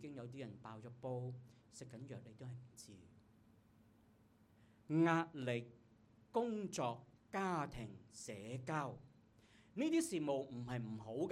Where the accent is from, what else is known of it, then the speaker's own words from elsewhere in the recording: Hong Kong; 你知我哋香港人好忙碌噶嘛？